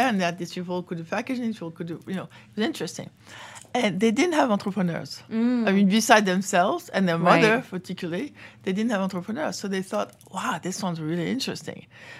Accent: Paris, Île-de-France, France; English is a second language; In Paris.

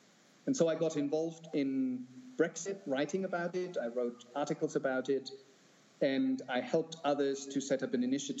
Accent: Germany; English is a second language; in my home country, in Germany

